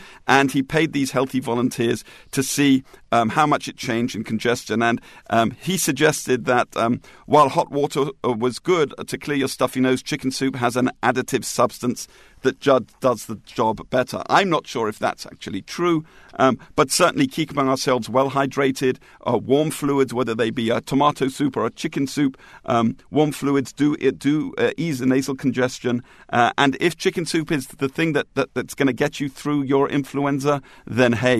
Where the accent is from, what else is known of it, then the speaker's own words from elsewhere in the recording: London, United Kingdom; Growing up in London in those dark, rainy nights, I look forward to it.